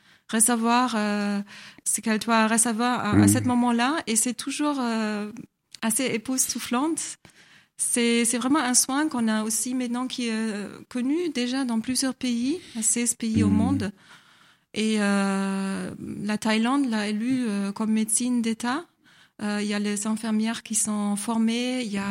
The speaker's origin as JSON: {"language": "French", "country": "Germany", "lives_now": "France", "said": "J'habite maintenant en France, mais je viens d'Allemagne."}